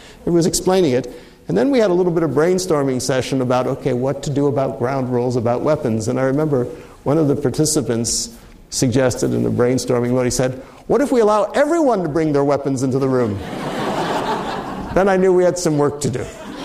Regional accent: Switzerland; I grew up in Switzerland, spent many years growing up in Switzerland

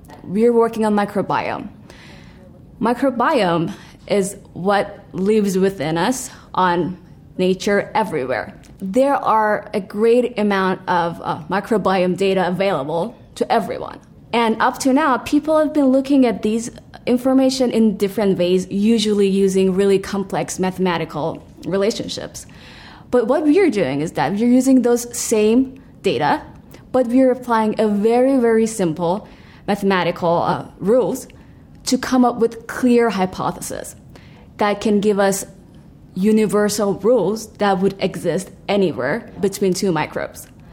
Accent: Iran; moved away; I immigrated from Iran 5 years ago. I always wanted to immigrate because in my country, there isn't enough room for a woman to grow as an individual, to study and to do research.

